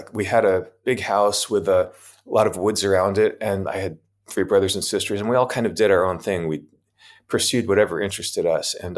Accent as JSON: {"language": "English", "town": "Chappaqua", "region": "New York", "country": "United States", "tie": "born or raised there", "said": "So I was born in New York, and New York City. But then when I was about two, we moved to a small town about an hour outside of New York, Chappaqua."}